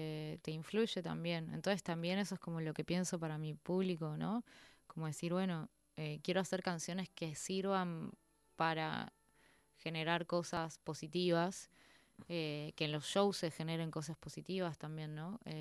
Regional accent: Tierra del Fuego, Argentina; also born or lived in Buenos Aires; yo es como que me siento un poco fueguina y me siento un poco porteña, o sea, de las dos cosas.

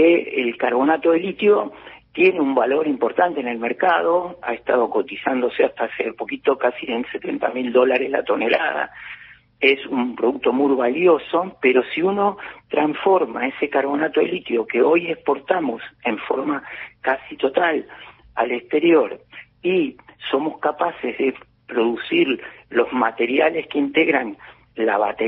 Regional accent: Argentina; generación que emigró en los años alrededor de 1870, por ahí, vinieron a la Argentina y después ya somos todos argentinos

